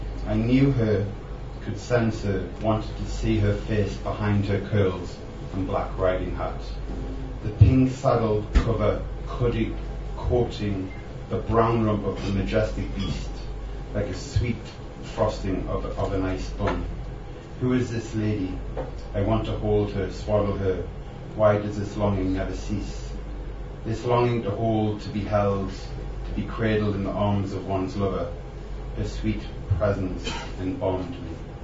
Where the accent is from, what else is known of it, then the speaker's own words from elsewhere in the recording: Newcastle upon Tyne, North East England, United Kingdom; accent: Geordie; And I said, "No, I'm from Newcastle."